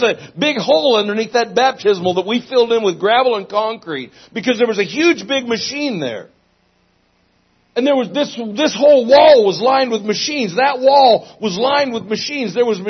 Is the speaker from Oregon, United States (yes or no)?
yes; Myrtle Creek, Oregon, United States; I don't know what you think about Myrtle Creek, Oregon, but it's my hometown. I was born and raised right here.